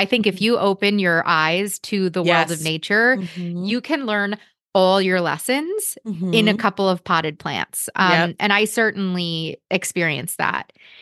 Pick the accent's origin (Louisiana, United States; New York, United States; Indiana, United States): New York, United States; I grew up in New York. I would always go to Broadway shows.